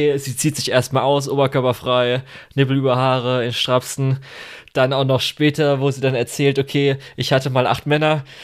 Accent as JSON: {"language": "German", "country": "Germany", "said": "Wo wir natürlich so als Deutsche, ach klar, das ist natürlich Heidi-Referenz"}